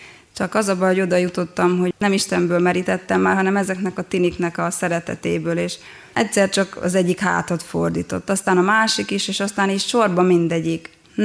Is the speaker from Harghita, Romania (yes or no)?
no; Arad, Arad County, Romania; born or raised there; also born or lived in Oradea